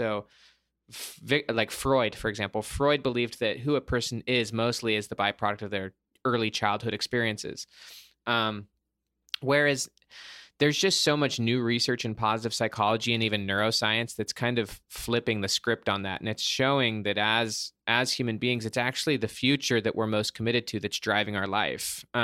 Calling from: Windermere, Florida, United States; I am in Orlando, Florida. Windermere, to be specific.

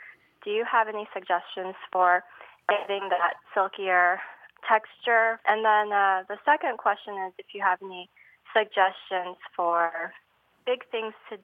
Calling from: Dexter, Michigan, United States; Dexter, Michigan.

